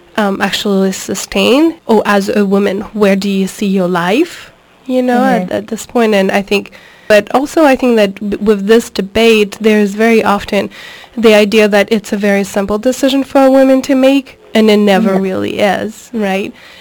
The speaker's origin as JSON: {"language": "English", "country": "France", "said": "I'm originally from France"}